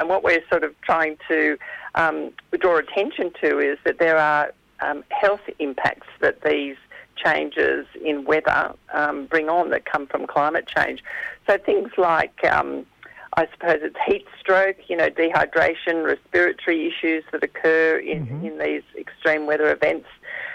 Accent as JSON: {"language": "English", "town": "Canberra", "region": "Australian Capital Territory", "country": "Australia", "said": "Yes, and we experienced here in Canberra. I'm from Canberra"}